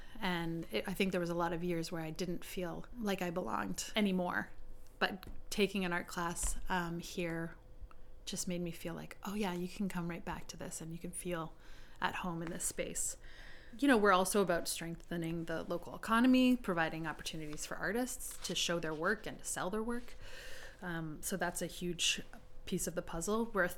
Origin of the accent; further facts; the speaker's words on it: Saint John, New Brunswick, Canada; I'm from St. John originally, and I spent a lot of my youth and childhood taking art classes from places like the Art Center.